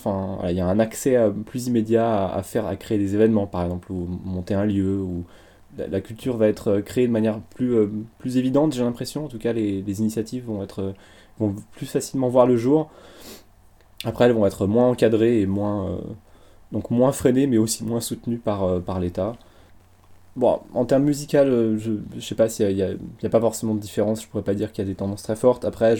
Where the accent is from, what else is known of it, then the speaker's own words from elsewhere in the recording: Grenoble, Auvergne-Rhône-Alpes, France; moved away as an adult; now in Freiburg, Germany; Je viens de Grenoble, en Isère, où j'ai grandi, où j'ai passé toute mon enfance et mon adolescence. Puis après, j'ai déménagé à la capitale. J'ai habité à Paris pendant quelques années, avant de quitter Paris pour Freiburg.